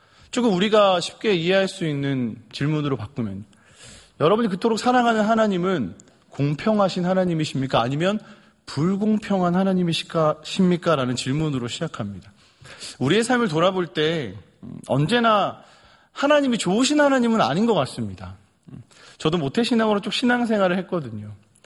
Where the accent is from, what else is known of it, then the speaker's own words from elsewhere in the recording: Busan, South Korea; 저도 얼굴은 서울 사람 같은데요. 저는 고향이 저희 나라의 중심인 부산이 제 고향입니다.